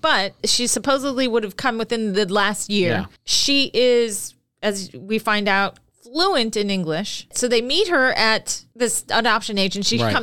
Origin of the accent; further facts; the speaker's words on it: Florida, United States; But we're from Florida.